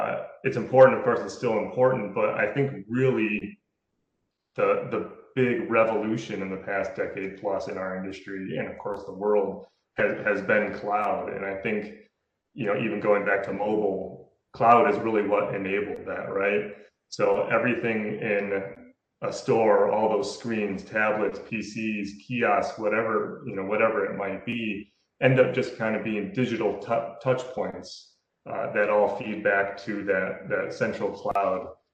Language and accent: English; Michigan, United States; I grew up in Michigan, so I would do that drive to Purdue all the time, and it was a lot of corn and windmills.